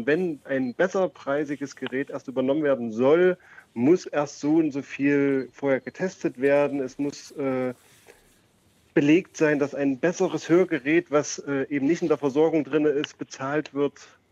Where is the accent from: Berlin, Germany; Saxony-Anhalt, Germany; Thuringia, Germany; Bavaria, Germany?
Thuringia, Germany; Weimar; ich komme aus Weimar